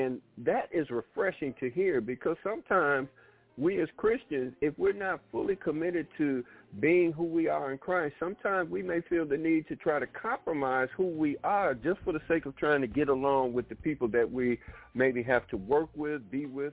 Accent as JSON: {"language": "English", "town": "Pine Bluff", "region": "Arkansas", "country": "United States", "tie": "born or raised there", "said": "as a country boy growing up in Pine Bluff"}